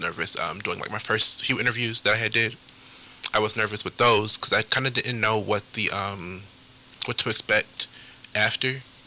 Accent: Lorain, Ohio, United States; I'm 22. I'm from Lorain, Ohio.

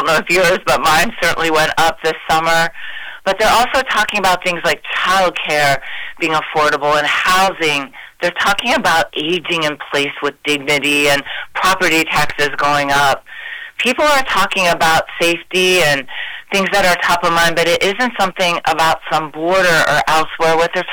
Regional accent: Youngstown, Ohio, United States; a lot of people don't know that I grew up in Youngstown, Ohio. I had a pretty rough childhood, a lot of abuse and neglect. I was actually lived in a tent in the winter in Northeast Ohio.

